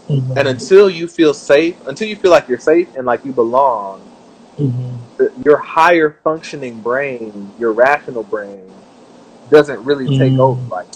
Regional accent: Atlanta, Georgia, United States; I grew up in Atlanta, so I want a bit of the trap sound and I grew up listening to R&B and soft rock kind of thing.

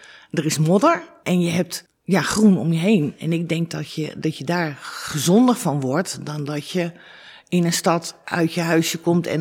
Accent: Amsterdam, North Holland, Netherlands; Amsterdam.

